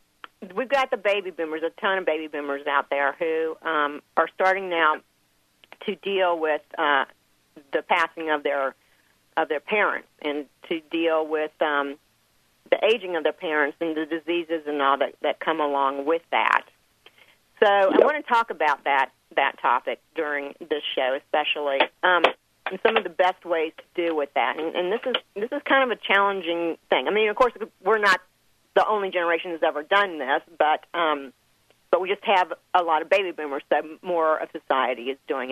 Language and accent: English; Virginia, United States; when I grew up in Virginia, and we would have snow like 3 feet high